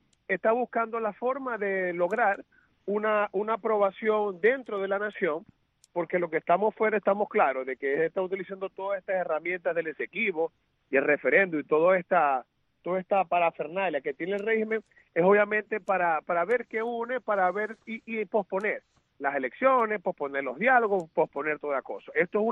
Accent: Venezuela; Y eso da mucha vergüenza a uno como venezolano

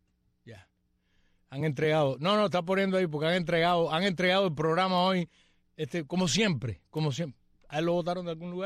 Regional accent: Cuba; Eso es lo más que somos nosotros los cubanos.

